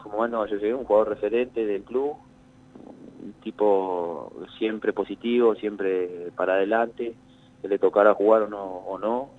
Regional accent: Uruguay; Le tengo una fe bárbara a Uruguay. Como uruguayo, estoy feliz del plantel que tenemos

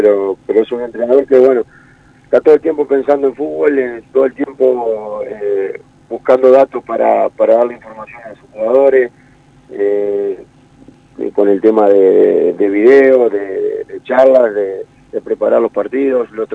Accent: Uruguay; Eso no va a cambiar porque tenemos sangre, porque somos uruguayos y porque nos gusta jugar.

